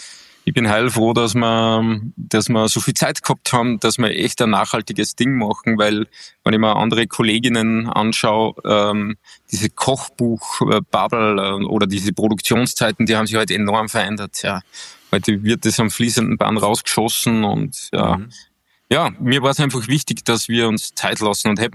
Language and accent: German; Bad Ischl, Upper Austria, Austria; Und man muss halt zu meiner Heimat sagen, du hast es ja schon erwähnt, Bad Ischl hat eine monarchische Historie